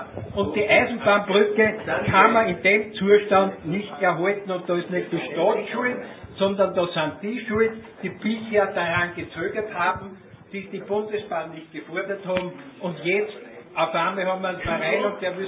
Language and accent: German; Linz, Upper Austria, Austria; Ich bin auch ein Linzer, der schon über 70 Jahre in Linz wohnt.